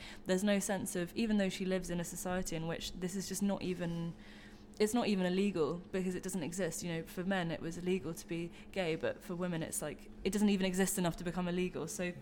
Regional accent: London, United Kingdom; I'm also from London

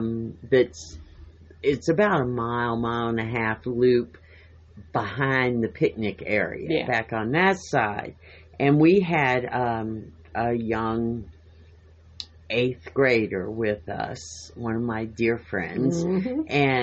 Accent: West Virginia, United States; And as a child growing up in West Virginia, of course, my mother was a botanist, right?

